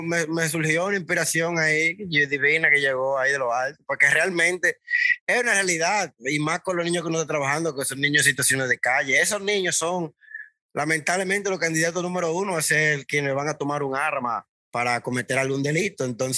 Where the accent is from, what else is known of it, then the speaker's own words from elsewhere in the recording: San Cristóbal, Dominican Republic; mi segunda patria, bueno, o mi primera, porque yo nací allá, yo soy de San Cristóbal también, la provincia vecina a la capital, Santo Domingo.